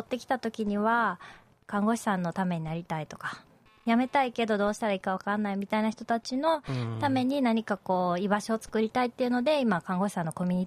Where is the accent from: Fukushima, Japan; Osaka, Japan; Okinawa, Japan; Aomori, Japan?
Osaka, Japan; はい、大阪から来ました。